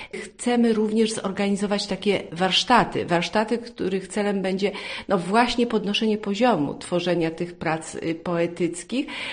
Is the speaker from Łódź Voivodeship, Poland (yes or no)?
yes; Wieluń, Łódź Voivodeship, Poland; Jak ja powiedziałam, że jestem z Wielunia